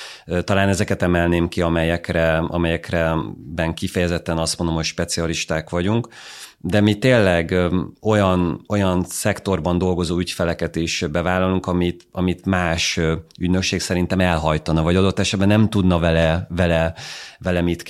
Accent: Hungary; Nem kell azért kisítőnek lenni, mert magyarok vagyunk Nyugat-Európában. Igenis egy nagyon tehetséges nemzet vagyunk

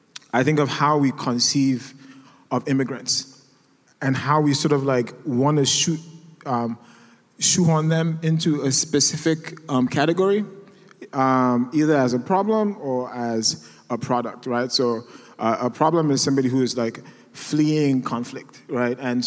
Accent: Nigeria; now in United States; I'm an immigrant. I'm Nigerian. Currently, I'm undocumented. So I came in here as a student.

